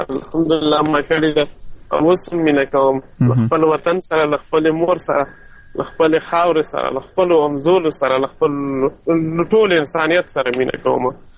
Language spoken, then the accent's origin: Pashto; Mandozai, Khost, Afghanistan; now in Saudi Arabia; زه د خوست مندوزۍ ولسوالۍ یم د خان کلي د شبوخیل اوسېدونکی یم.